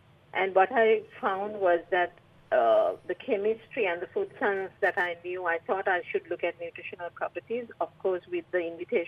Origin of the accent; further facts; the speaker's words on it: Sri Lanka; moved away as an adult; now in Australia; I'm originally from Sri Lanka. So I migrated to Australia in 2007.